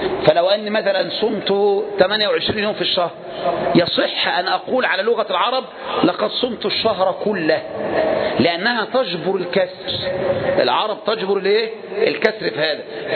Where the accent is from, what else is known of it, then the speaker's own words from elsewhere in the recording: Egypt; في بعض الناس عادتهم عندنا في مصر المشهورة دي